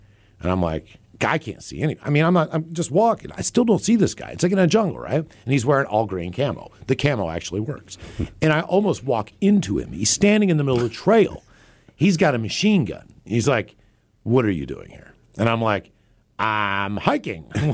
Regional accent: Seattle, Washington, United States; I was like, ah, man, I'm from Seattle.

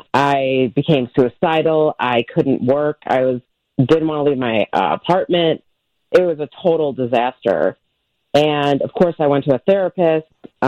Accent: Chicago, Illinois, United States; So I grew up in Chicago, mm-hmm. lived there pretty much my whole life.

